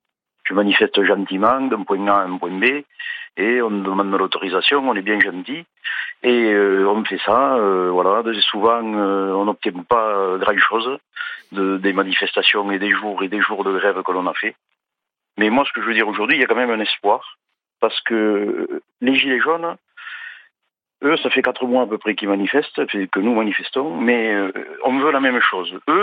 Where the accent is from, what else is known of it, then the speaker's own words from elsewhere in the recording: Toulouse, Occitanie, France; Oui, donc moi je suis toulousain, j'étais à la manif tout à l'heure.